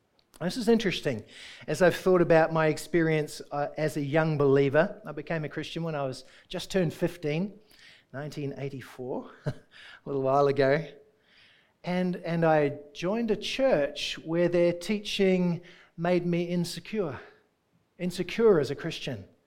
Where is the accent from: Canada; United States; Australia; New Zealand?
New Zealand; So I'm a New Zealander. I don't know if you know that.